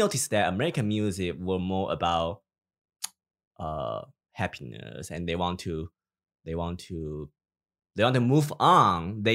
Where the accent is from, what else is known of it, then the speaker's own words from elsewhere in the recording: Taiwan; Because I grew up in Taiwan, and Taiwan is in Asia.